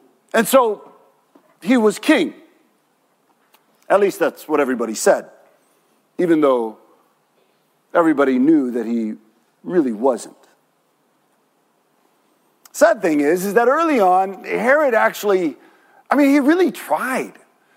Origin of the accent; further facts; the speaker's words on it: Mexico; Growing up in Mexico, we called them los reyes magos, the magician kings.